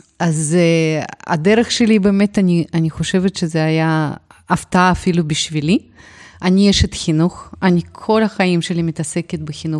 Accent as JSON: {"language": "Hebrew", "country": "Ukraine", "second_language": "Hebrew", "moved": "as an adult", "lives_now": "Israel", "said": "אני הגעתי מאוקראינה ב-1992"}